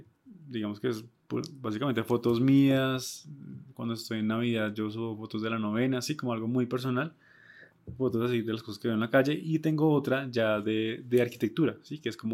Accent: Bogotá, Colombia; ambos somos unos bogotanos que queremos hablar de arte y arquitectura

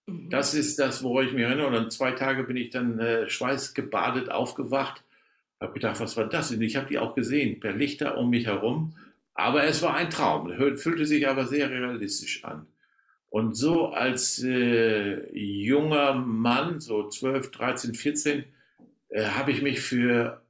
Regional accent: Lower Saxony, Germany; Aber ich komme nicht aus Holland, ich komme aus Ostfriesland.

